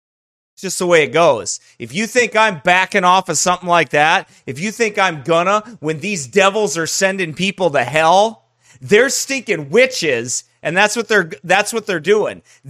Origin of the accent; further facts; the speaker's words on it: the South, United States; accent: Southern; Chainbreak doesn't like my Southern accent.